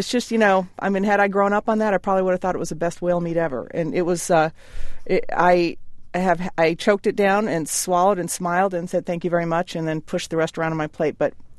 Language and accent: English; Alaska, United States; and I'm feeling all insecure, and I was from Alaska, right? And here I am at the San Francisco Chronicle